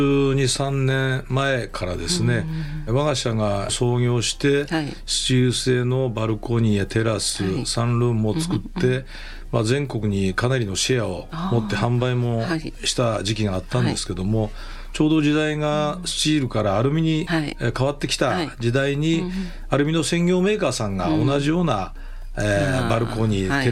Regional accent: Takaoka, Toyama, Japan; はい、はい、そうです。高岡出身でございまして

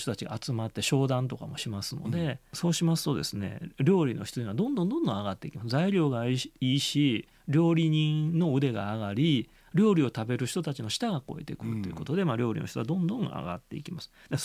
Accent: Nara, Japan; 奈良の根倒れですね、私のふるさとの、はい

